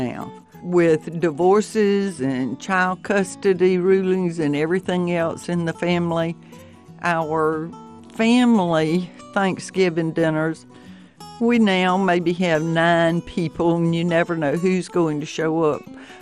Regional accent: Valdosta, Georgia, United States; I was born and reared in Valdosta, went to college there, married a college professor, and worked at the paper.

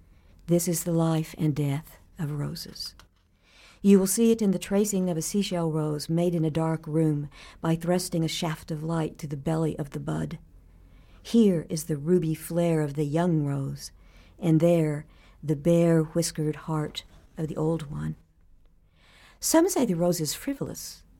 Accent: Miami, Oklahoma, United States; And because I was raised in Miami, Oklahoma, around a lot of tribal groups who also were disenfranchised.

